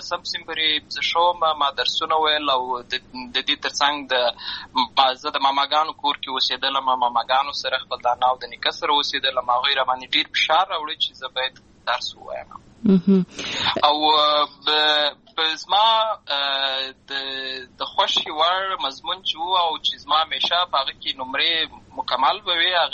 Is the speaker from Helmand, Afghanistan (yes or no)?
yes; Lashkar Gah, Helmand, Afghanistan; زه په اصل کې د اروزګان ولایت یم اما زه په هلمند ولایت لشکرګاه کې پیدا شوی یم اما د لوی سوی یم عملته مې ښوونځی لوستی ده عملته مې ټول ژوند مې له هماغه ځای څخه پیل شوی دی خو په اصل کې زه د اروزګان ولایت څخه